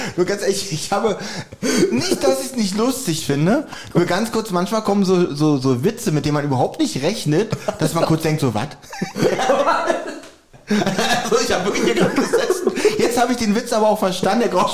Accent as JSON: {"language": "German", "region": "Berlin", "country": "Germany", "said": "das muss man auch als Berliner wissen."}